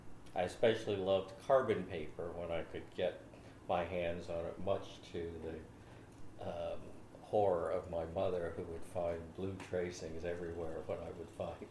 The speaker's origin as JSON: {"language": "English", "town": "Bucyrus", "region": "Ohio", "country": "United States", "tie": "born or raised there", "said": "I was born on June 17th, 1944. In a very small farm town in central Ohio, Bucyrus, Ohio. But after my mother took me home from the hospital, I spent the next 6.5 years on a farm."}